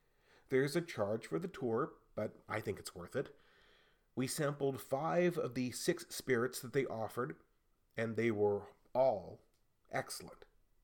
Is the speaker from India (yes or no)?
no; Texas, United States; Now, tourists to my hometown often mispronounce names, like it's not Bexar, it's Bear.